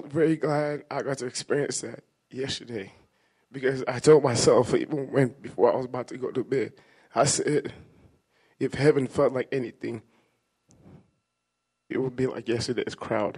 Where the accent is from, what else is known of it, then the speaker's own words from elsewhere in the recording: Nigeria; moved away as an adult; my skin color says I'm black. I've only been here 5 years. I grew up in Nigeria.